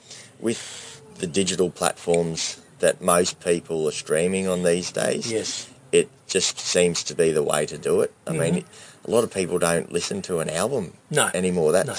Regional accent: Australia; But I like to sort of cover the broad sort of aspect of being an Australian.

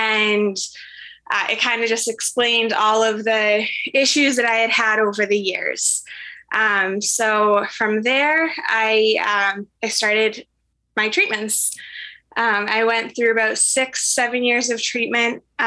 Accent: Topsfield, Massachusetts, United States; In Topsfield, Massachusetts.

